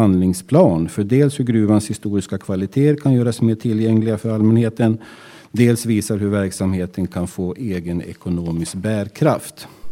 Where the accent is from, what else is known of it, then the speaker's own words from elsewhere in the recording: Sala, Västmanland County, Sweden; sa att jag var från Sala